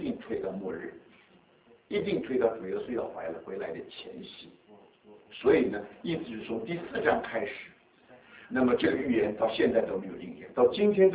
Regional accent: China; 我觉得我们中国人没有太多条件

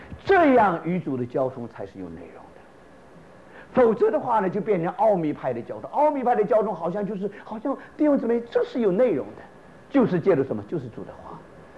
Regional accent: Brazil; 我是从巴西来的

